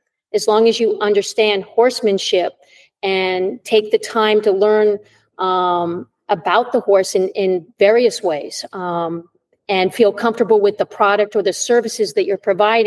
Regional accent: Massachusetts, United States; I have a background with horses. I grew up riding them in Massachusetts and gave it up in college.

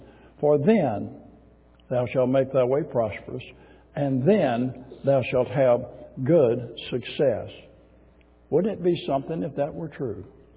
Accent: Arkansas, United States; born there; I was born in Arkansas.

